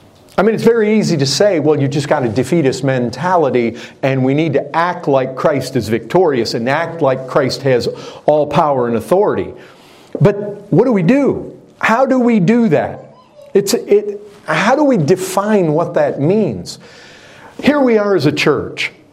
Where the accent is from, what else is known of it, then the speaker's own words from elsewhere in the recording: Texas, United States; even though I'm from Texas, and so we're still pretty, we like our liberties and like our rights down there quite a bit.